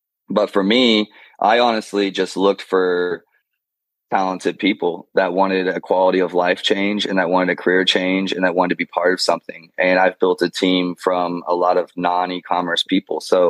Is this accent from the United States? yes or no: no; DR Congo; growing up in Congo shaped my entire life, right? I was in a war zone.